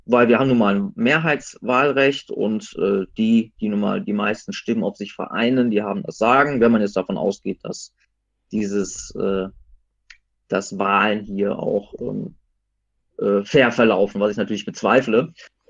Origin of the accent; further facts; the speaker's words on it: West Germany, Germany; oder ich komme aus Westdeutschland